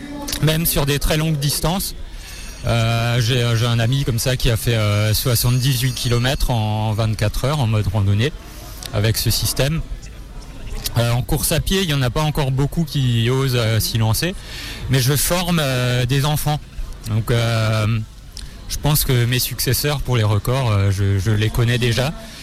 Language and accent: French; Grand Est, France; C'est pas loin de chez moi, puisque je suis alsacien.